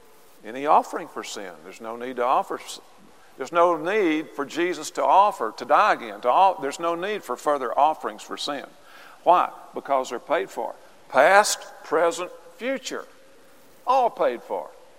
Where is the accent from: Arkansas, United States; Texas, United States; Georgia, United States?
Arkansas, United States; There was no phrase when I was growing up in Arkansas.